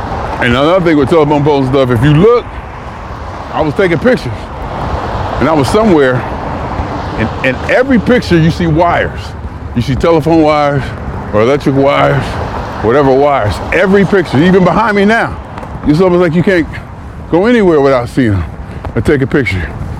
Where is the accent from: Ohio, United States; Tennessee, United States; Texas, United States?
Ohio, United States; I said, I'm from Ohio. We bowl. I grew up bowling.